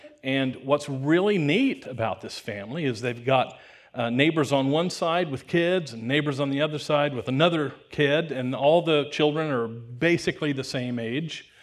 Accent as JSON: {"language": "English", "town": "Wichita", "region": "Kansas", "country": "United States", "tie": "born or raised there", "said": "And it's the kind of neighborhood I grew up in Wichita, Kansas, many years ago."}